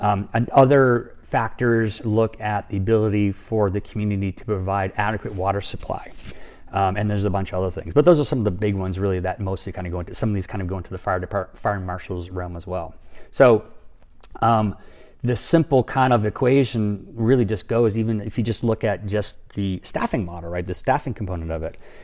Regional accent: Massachusetts, United States; And again, I come from Massachusetts, I'm a New Englander, and so I'm pretty thrifty as it comes down to it.

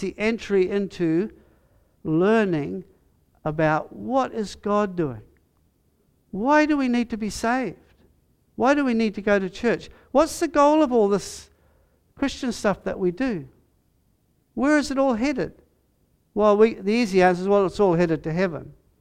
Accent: New Zealand; we grew up here in New Zealand

